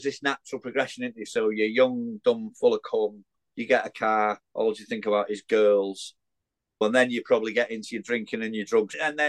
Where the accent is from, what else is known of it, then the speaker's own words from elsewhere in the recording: Widnes, North West England, United Kingdom; I had to be in bloody Widnes. It's my hometown.